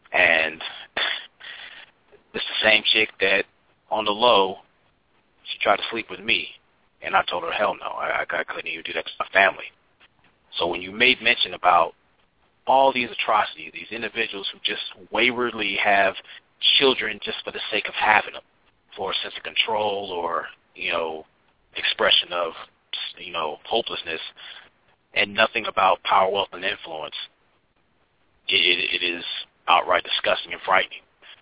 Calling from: Indianapolis, Indiana, United States; from Indianapolis.

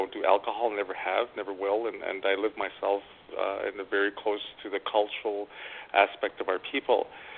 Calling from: Lethbridge, Alberta, Canada; I'm calling from Lethbridge, Alberta, Canada.

